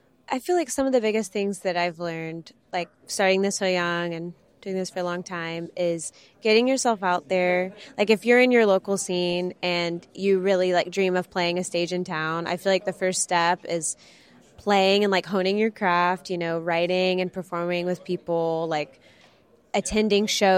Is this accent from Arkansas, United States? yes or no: yes; Arkansas, United States; the support from my home state. I mean, even with like the Arkansas Arts Council and their support